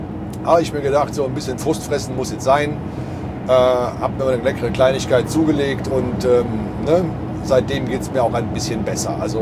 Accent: Cologne, North Rhine-Westphalia, Germany; Ich meine, ich komme selber aus Köln

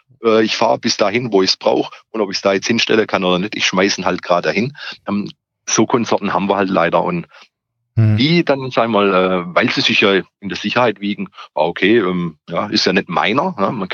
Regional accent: Calw, Baden-Württemberg, Germany; Wenn ich an meine Heimatstadt Calw im Schwarzwald denke

